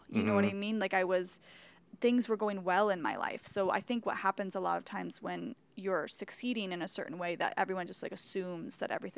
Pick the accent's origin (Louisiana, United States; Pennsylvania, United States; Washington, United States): Washington, United States; Wenatchee; I grew up in Wenatchee, Washington, which is like a small city in eastern Washington state, kind of rural Washington.